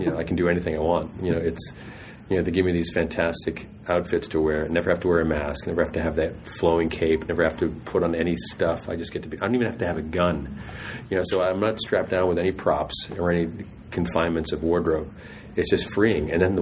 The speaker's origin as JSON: {"language": "English", "town": "Boston", "region": "Massachusetts", "country": "United States", "tie": "born or raised there", "said": "the Braves one time came from my hometown, Boston."}